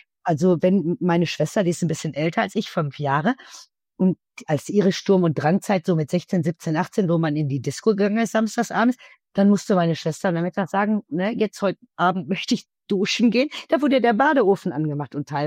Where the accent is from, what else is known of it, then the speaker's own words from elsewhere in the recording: North Rhine-Westphalia, Germany; ich bin jetzt etwas älter, ich kenne noch hier, ich komme aus dem Ruhrgebiet, ich kenne das noch, nach draußen zu gehen oder in den Keller zu gehen und die Kohleschaufel voll zu machen.